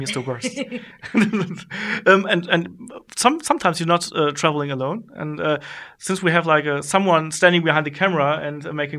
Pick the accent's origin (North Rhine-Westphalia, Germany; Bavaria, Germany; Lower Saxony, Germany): North Rhine-Westphalia, Germany; Cologne; English is a second language; I mean, I'm coming from Cologne. I know this place.